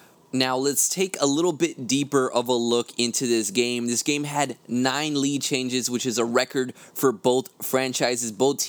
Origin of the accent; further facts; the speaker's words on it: Texas, United States; Of course, I'm from South Texas, so it was like a five-hour drive to get to Houston.